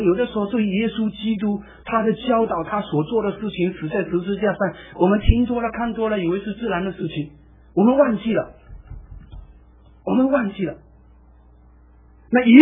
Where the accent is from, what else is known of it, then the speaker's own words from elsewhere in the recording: Malaysia; 在公元差不多1915年到1925年之间，我们福州人从中国大陆去到南洋，去到我们那个地方马来西亚